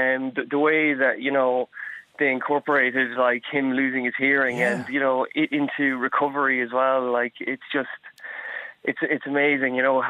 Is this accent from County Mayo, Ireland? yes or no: yes; Castlebar, County Mayo, Ireland; also born or lived in London; now in Navan, Ireland; Yeah, I'm from Castlebar originally, mm-hmm. and I moved to London for about 10 years, and then I've been living in Navan now for the past 2 years, and I'm just turned 32. Well, actually, not just. I'll be 33 in November.